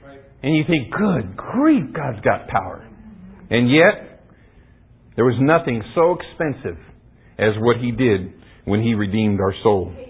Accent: Arizona, United States; One year, I know Lyndall doesn't believe me, but I grew up in Arizona. I really did see the Grand Canyon.

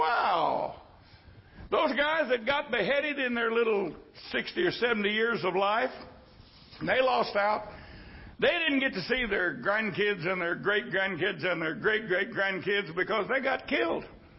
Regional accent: United States; I'm an American through and through.

